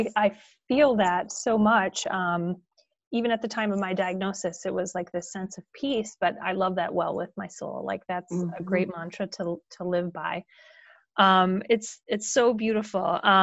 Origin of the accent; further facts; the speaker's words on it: Michigan, United States; And I grew up in Michigan